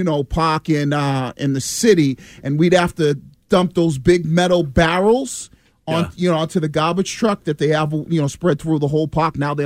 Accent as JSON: {"language": "English", "town": "Boston", "region": "Massachusetts", "country": "United States", "tie": "born or raised there", "said": "I was one of those kids growing up in Boston, right?"}